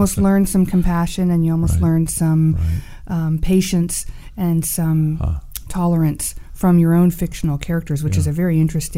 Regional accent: St. Augustine, Florida, United States; I've had a renewed love affair with my hometown of St. Augustine, Florida.

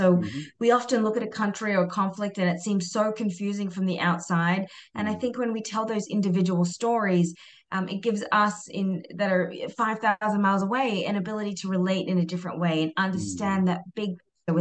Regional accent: Queensland, Australia; So I grew up in Australia in a little town in North Queensland

